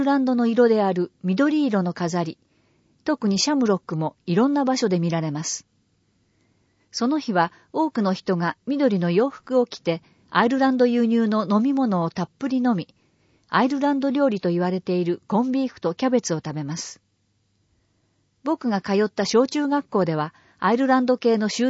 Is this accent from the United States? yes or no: yes; Seattle, Washington, United States; Japanese is a second language; now in Japan; 3月は春が来ると感じますが、僕の出身地のシアトル市は大抵雨です。